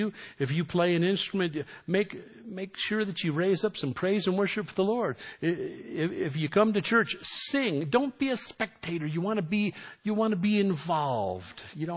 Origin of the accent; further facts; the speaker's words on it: New York City, New York, United States; I was a kid from New York City